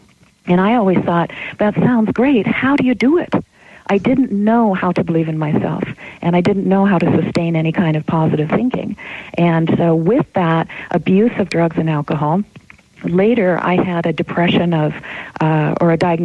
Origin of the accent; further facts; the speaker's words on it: Canada; Well, I grew up in Canada, and because of moving 11 times